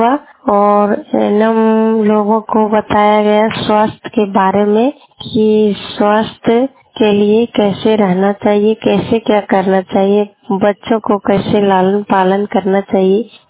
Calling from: Jharkhand, India; मेरा मुरकमनाए पंचायत है प्रखंड मरकतसर जिला कोडरमा राज्य झारखंड से बोल रही हूँ।

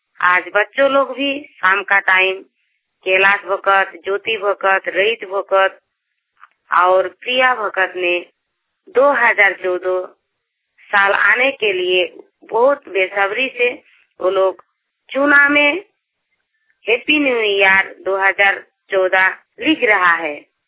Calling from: Khakripara, Jharkhand, India; मैं जमशेदपुर ब्लॉक में रहती हूँ और मेरा गांव का नाम है खाकड़ीपाड़ा।

